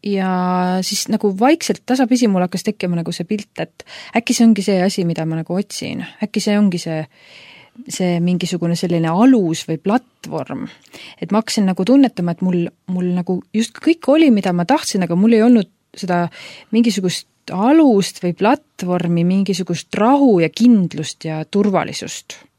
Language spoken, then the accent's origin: Estonian; Juuru, Rapla County, Estonia; also born or lived in Tallinn; mina sündisin Juurus, see on siis Rapla maakonnas üks alevik ja kui ma lõpetasin keskkooli, siis ma tulin Tallinnasse elama ja ülikooli ja peale seda ma olen elanud siis enamus aja Tallinnast ja viimased kaks aastat Rootsis ja Hongkongis. Aga ma ei sündinud usklikusse kodusse